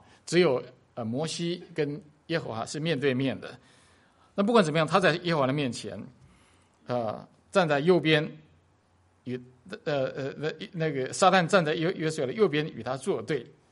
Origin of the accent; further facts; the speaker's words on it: China; 我们中国人讲天庭，你想到什么？